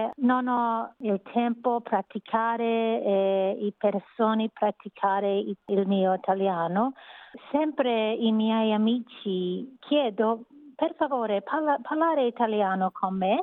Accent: Shepparton, Victoria, Australia; Italian is a second language; sono cresciuta a Shepparton con tanti italiani. Shepparton, North Victoria, la mia scuola primaria si chiama Santo Mel's.

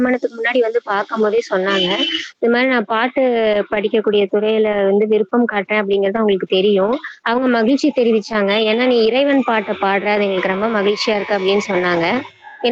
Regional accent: Velayuthampalayam, Tamil Nadu, India; born there; கரூர்ல பிறந்தேங்க. வேலாயுதம் பாளையம் அப்படிங்கிற ஊர்லதாங்க பிறந்தேன்.

